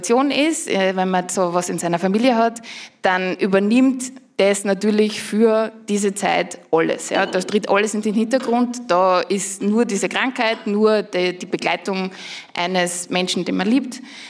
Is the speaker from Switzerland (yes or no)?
no; Styria, Austria; ich komme aus der Steiermark, aus Österreich.